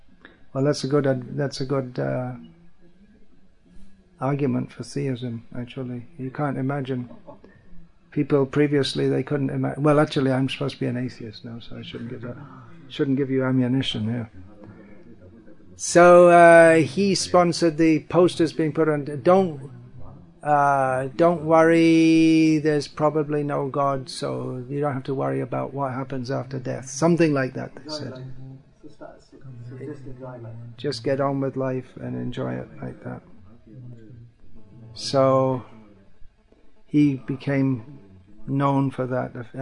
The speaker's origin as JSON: {"language": "English", "region": "England", "country": "United Kingdom", "tie": "born or raised there", "said": "during much of my youth growing up in England"}